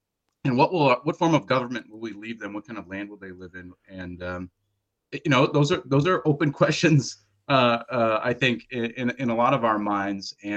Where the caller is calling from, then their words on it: Madison, Wisconsin, United States; I'm calling in from the Madison area.